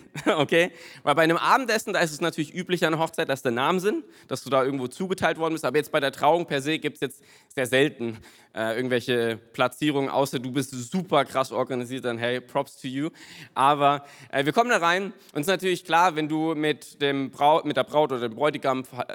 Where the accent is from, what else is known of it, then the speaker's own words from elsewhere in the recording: Lörrach, Baden-Württemberg, Germany; ich komme aus Lörrach, das ist in der Nähe vom Schwarzwald